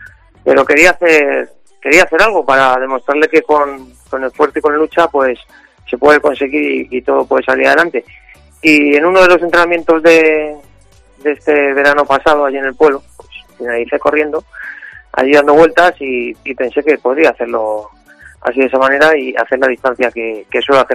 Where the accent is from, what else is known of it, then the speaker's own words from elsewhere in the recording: Fuenlabrada, Community of Madrid, Spain; yo soy de Fuenlabrada y aquí hay unos 700 metros